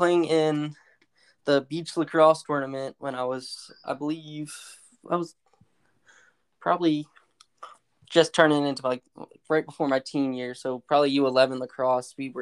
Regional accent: Ocean City, United States; So, like Hondo said, I grew up in the Ocean City area.

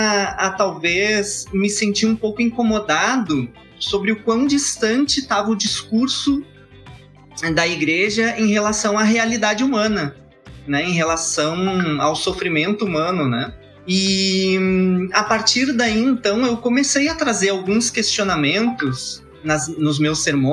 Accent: Porto Alegre, Rio Grande do Sul, Brazil; sou da periferia de Porto Alegre, né? Tenho uma origem que me identifica muito mais com os mais pobres

